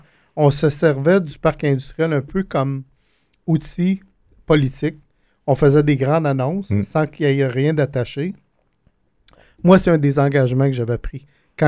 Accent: Grand-Mère, Quebec, Canada; Shawinigan, je viens de Grand-Mère, les répercussions sont très, très grandes

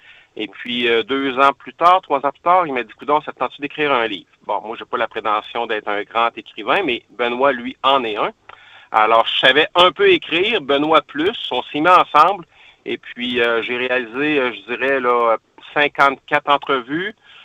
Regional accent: Quebec City, Quebec, Canada; Ah, ben, je suis natif de Québec, alors qu'est-ce que vous en pensez? Moi, j'ai grandi

